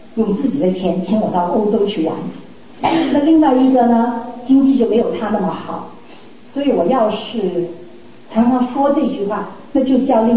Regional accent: United States; 你知道吗，我从小的时候是在美国长大的

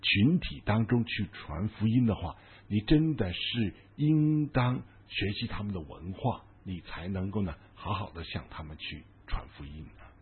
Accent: China; 我们可能作为中国人，我们觉得生下来我们就是学中文的

